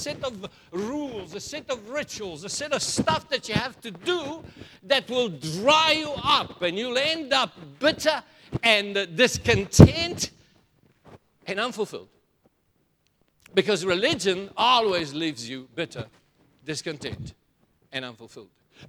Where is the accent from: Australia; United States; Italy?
Italy; I was born in Italy, and I grew up with a certain conception